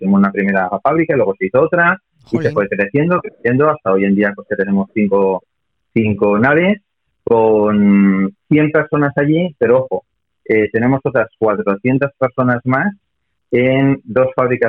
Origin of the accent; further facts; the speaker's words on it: Bilbao, Basque Country, Spain; soy de Bilbao, soy vasco, o sea que … está perfecto. La gente que me conoce me llama